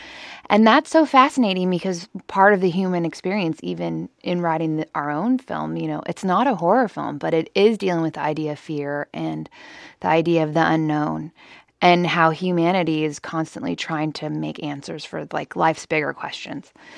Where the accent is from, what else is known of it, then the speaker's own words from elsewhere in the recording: Santa Cruz, California, United States; because we grew up in outside of Santa Cruz, and that was essentially what our backyard world was.